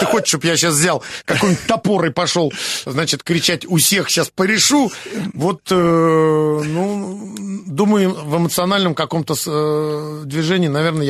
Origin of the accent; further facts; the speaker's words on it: Moscow, Russia; born there; вот я родился в Москве, в центре города, у своих родителей